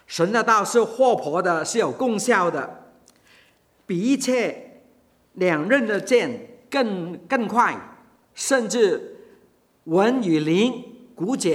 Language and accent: Chinese; Hong Kong; 那是二十多年前了，我在香港，我是香港人啊，我在香港牧会的时候